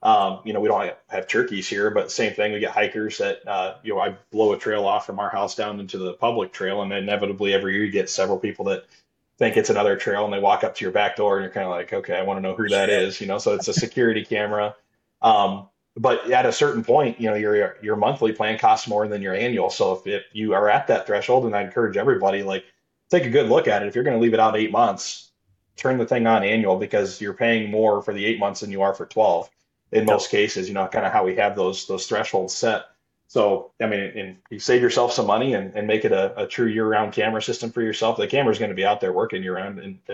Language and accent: English; Iowa, United States; I grew up in Iowa with shotgun only, right?